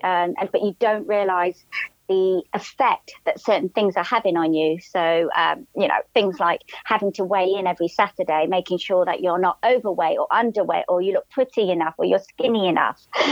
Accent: Dubai, United Arab Emirates; And we moved as a family to the Middle East, Dubai. And I did all my schooling there. So I grew up in the Middle East.

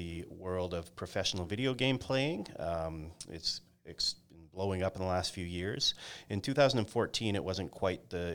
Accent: Fort Langley, British Columbia, Canada; born there; So I am born in Fort Langley, so just outside of Vancouver. First person either side of my family born in Canada

